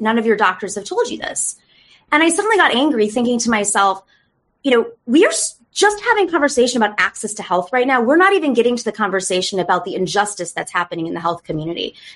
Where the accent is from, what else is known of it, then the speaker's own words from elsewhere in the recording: New York, United States; It was actually the district I grew up in Western New York when I was a kid.